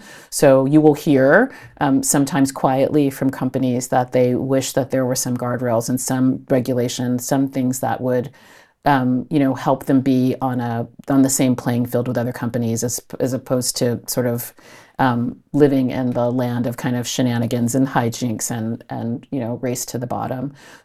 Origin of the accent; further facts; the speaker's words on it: California, United States; plays for the Golden State Warriors in my home state of California.